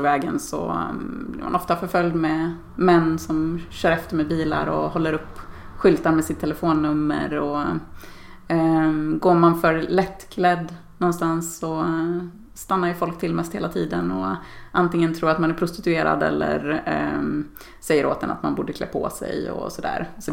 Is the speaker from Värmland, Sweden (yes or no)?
no; Dalarna County, Sweden; Jag är uppväxt i Dalarna och bor där igen på min barndomsö.